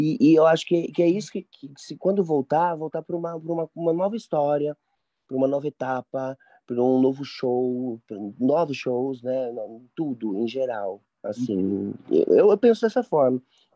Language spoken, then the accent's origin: Portuguese; Campinas, São Paulo, Brazil; born there; Então, tipo, eu nasci em Campinas, né? Eu comecei pelo interior, pelo menos, né?